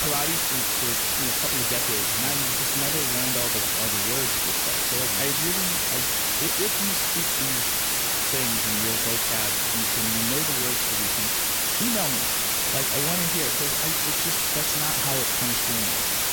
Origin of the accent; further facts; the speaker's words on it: New York City, New York, United States; that particularly for me as a New Yorker, who knows?